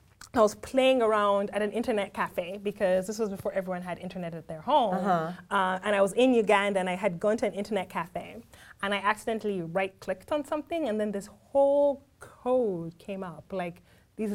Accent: England, United Kingdom; also born or lived in Switzerland; I grew up in England and Switzerland because my dad's an ambassador. So both my parents worked for the Foreign Service.

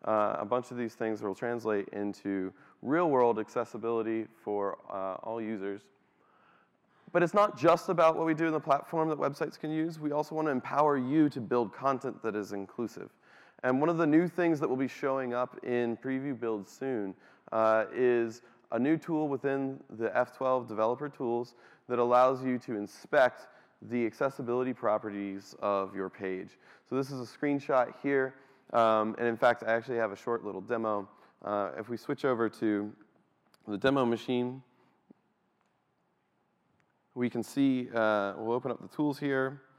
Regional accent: Georgia, United States; I'm from Georgia, so that's my native tongue.

